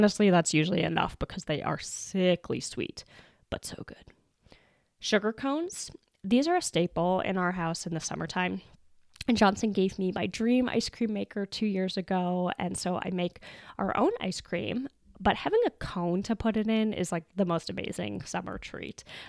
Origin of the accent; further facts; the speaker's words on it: Canada; I mean, come on, I'm Canadian.